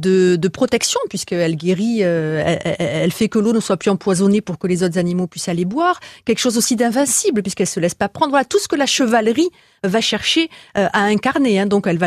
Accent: Talence, Nouvelle-Aquitaine, France; Et je suis de Talence, exactement.

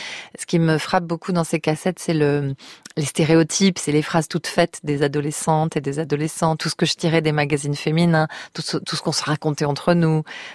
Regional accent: Nouvelle-Aquitaine, France; Je suis basque et française et européenne, sans problème.

